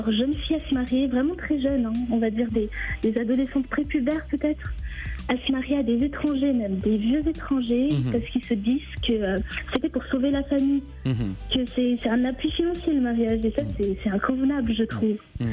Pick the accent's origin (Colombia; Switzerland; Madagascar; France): Madagascar; Et ça, c'est une mentalité africaine parce que je suis malgache.